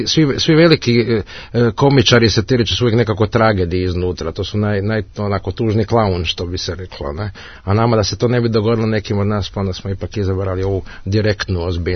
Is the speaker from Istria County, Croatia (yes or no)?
no; Zagreb, City of Zagreb, Croatia; now in Netherlands; Mene smatraju u Holandiji južnjakom, a mi smo nekako, ja sam iz Zagreba